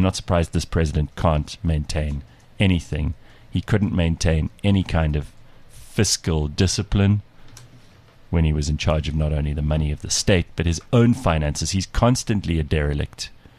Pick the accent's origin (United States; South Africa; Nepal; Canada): South Africa; And that we as South African taxpayers, we needed to pay for